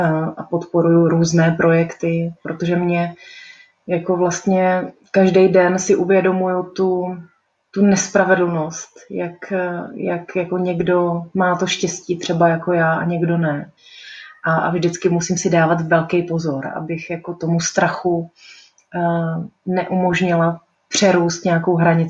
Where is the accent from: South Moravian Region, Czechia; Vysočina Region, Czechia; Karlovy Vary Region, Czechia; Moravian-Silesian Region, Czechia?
South Moravian Region, Czechia; Brno; now in Prague, Czech Republic; tak jak jsem přišla z Brna, vlastně neměla jsem pocit, že bych byla něčím jiná